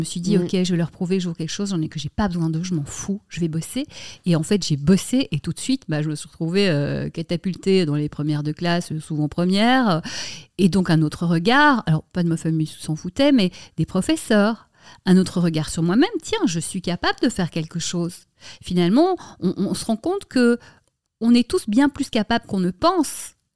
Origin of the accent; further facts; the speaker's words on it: Brussels, Brussels-Capital Region, Belgium; moved away as an adult; now in Paris, France; Alors, moi, j'ai grandi à Bruxelles.